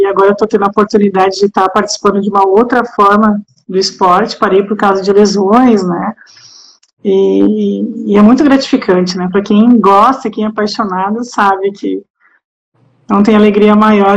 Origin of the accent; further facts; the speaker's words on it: Santa Cruz do Sul, Rio Grande do Sul, Brazil; Eu sou da cidade de Santa Cruz do Sul